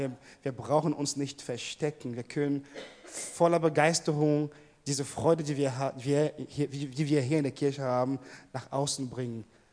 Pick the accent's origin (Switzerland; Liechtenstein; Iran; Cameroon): Cameroon; moved away as an adult; now in Hannover, Germany; ich komme ursprünglich aus Kamerun und lebe in Deutschland schon seit 16 Jahren. Bin, wie viele, glaube ich, hoffe ich, denke ich, Kameruner hier nach Deutschland gekommen zum Studieren.